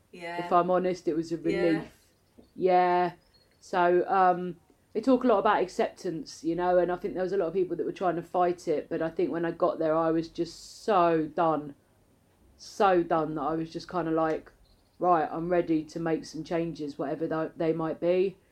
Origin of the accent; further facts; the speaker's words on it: London, United Kingdom; I'm from Northwest London. I'm from near Watford.